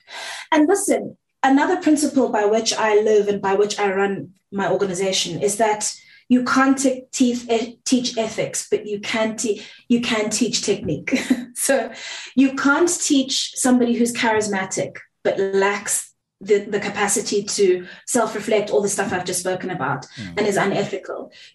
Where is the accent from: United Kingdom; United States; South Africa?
South Africa; first language Zulu; English is a second language; isiZulu is my mother tongue, but I'm not going to performatively speak it for you